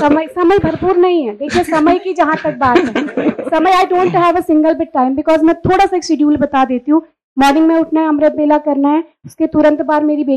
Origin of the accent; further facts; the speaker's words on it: Uttarakhand, India; मैं उत्तराखंड से हूँ